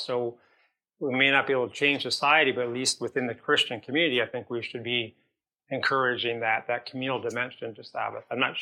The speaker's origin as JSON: {"language": "English", "town": "Ottawa", "region": "Ontario", "country": "Canada", "said": "I'm from Ottawa"}